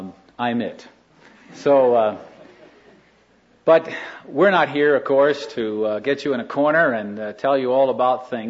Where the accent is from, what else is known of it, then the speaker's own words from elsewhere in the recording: East Coast, United States; also born or lived in Austria / Germany; We grew up on the East Coast, my wife and I, and we just spent 11 years living over in Europe. We had a hardship assignment with the navigators, 4 years in Vienna, Austria, and then 7 years on the Rhine River in Germany.